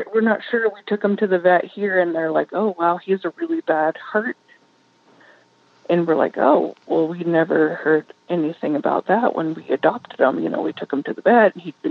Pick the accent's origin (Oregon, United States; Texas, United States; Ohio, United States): Oregon, United States; Bend; But we're originally from Bend, Oregon.